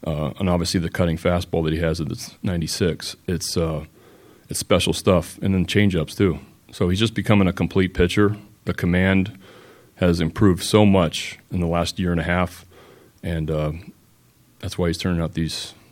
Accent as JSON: {"language": "English", "town": "Chicago", "region": "Illinois", "country": "United States", "said": "I'm some guy from Chicago that just gets hired"}